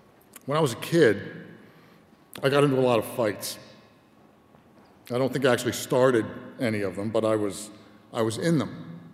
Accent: Philadelphia, Pennsylvania, United States; My career goal was to be a TV news reporter in my hometown of Philadelphia.

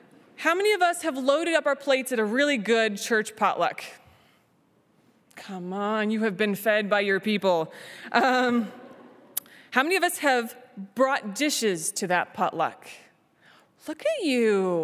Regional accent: Kentucky, United States; I say that I'm from Kentucky, and I look people in the eye and I wait for them to laugh. Yeah, you bring that. Yep, I am from Kentucky.

